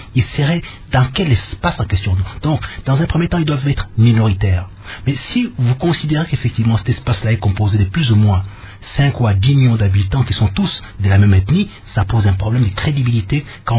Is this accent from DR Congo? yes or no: yes; Kasaï-Central, DR Congo; je suis du Kassai central.